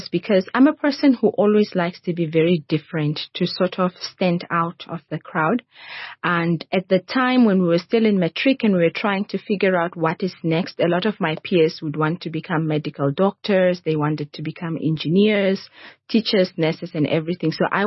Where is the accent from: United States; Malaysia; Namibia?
Namibia; Oshana; That's where I grew up with my parents and my siblings.